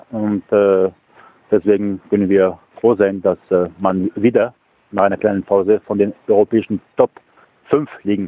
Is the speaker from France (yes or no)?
yes; France; und da muss ich mich schon schämen als Franzose